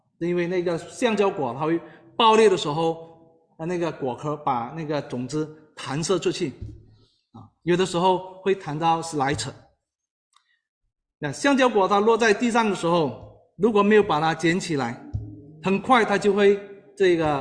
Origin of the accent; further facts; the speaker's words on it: Malaysia; 所以马来西亚有很多这个小圆丘啊，我母亲就在其中一个小圆丘里头做这个割胶工人。我从小就在这一个的圆丘里头长大